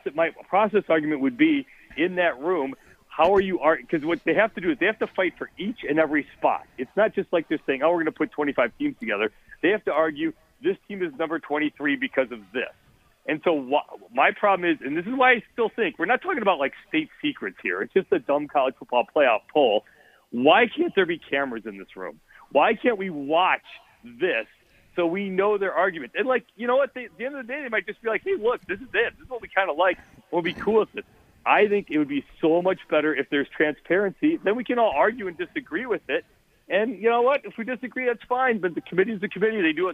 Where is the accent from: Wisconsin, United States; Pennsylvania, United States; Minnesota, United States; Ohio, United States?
Minnesota, United States; Minneapolis; I'm with you. I grew up in Minneapolis.